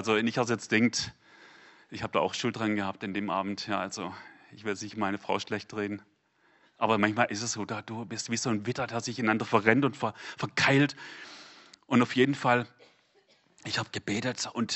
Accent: Baden-Württemberg, Germany; Als Schwabe würde ich vielleicht sagen, du Grasdackel oder du Halbdackel.

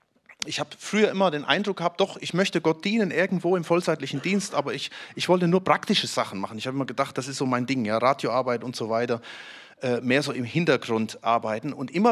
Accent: Germany; Wir wohnen in einer sehr strukturierten Gesellschaft. Und als Deutsche sind wir strukturiert.

